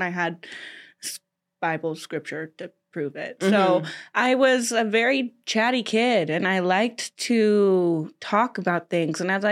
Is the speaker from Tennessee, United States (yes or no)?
yes; Tennessee, United States; I was raised, my parents are still together. I was raised in Tennessee in a very Southern household.